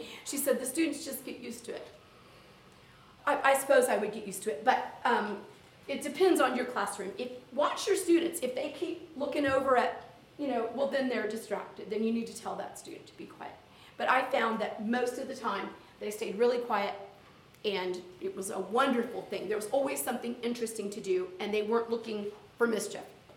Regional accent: the South, United States; and they never said yes ma'am to me, and I'm from the South. I know somebody said that's a Southern thing

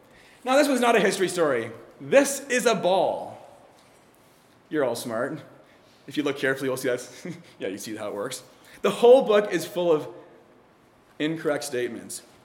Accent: Canada; I know I'm Canadian and most of you aren't, but you've probably heard of Terry.

